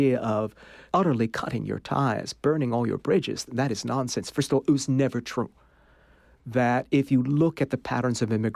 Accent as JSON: {"language": "English", "country": "United States", "tie": "born there", "said": "I've really never really considered myself an American, though I'm born here"}